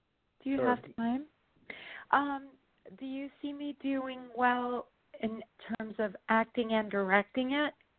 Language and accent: English; New York, United States; Oh, I'm in New York.